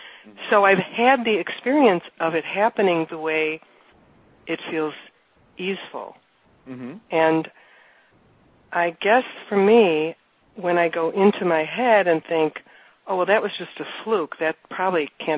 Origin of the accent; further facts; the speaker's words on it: Ohio, United States; now in Chicago, United States; I moved to Chicago from Ohio